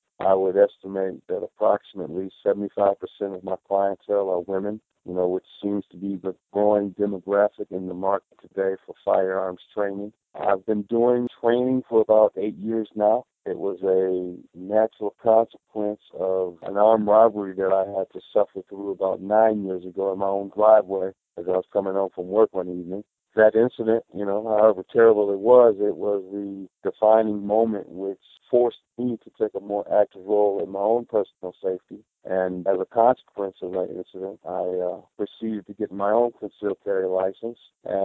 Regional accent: Detroit, Michigan, United States; Born and raised, man.

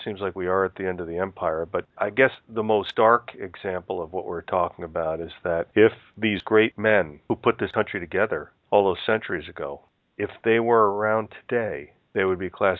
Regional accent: United States; When we grew up in the United States, it was a badge of honor to question authority and to fight any way you could.

